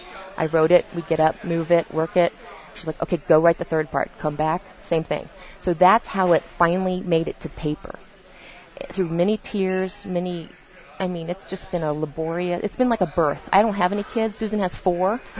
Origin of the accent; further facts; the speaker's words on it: Virginia, United States; Like, is it because I grew up poor and isolated and marginalized? Or is it because I grew up gay in Virginia in a small town?